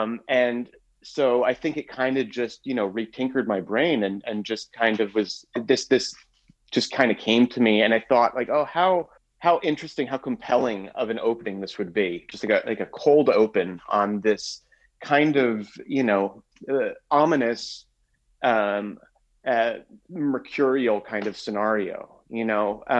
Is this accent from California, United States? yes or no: no; Pennsylvania, United States; happened at my school growing up in Pennsylvania.